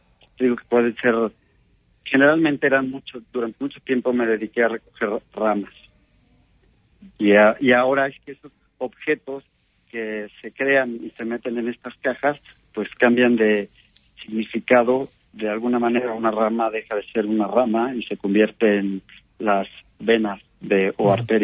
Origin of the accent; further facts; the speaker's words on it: Guadalajara, Jalisco, Mexico; also born or lived in León / Querétaro; Pues mira, sí, nací en León. La realidad es que viví mucho tiempo, muy poco tiempo allá. Después pasamos a Guadalajara y bueno, fuimos un poco como gitanos de niños. Después ya me vine a la ciudad de Querétaro con mi familia